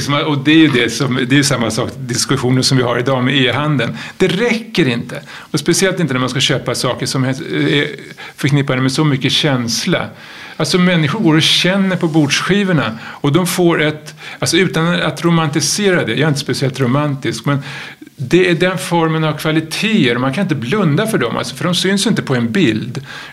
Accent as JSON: {"language": "Swedish", "town": "Stockholm", "region": "Stockholm County", "country": "Sweden", "tie": "born or raised there", "said": "jag är uppväxt i Stockholm, men mina naturupplevelser är mycket starkare från Dalarna, från min fars hemtrakter."}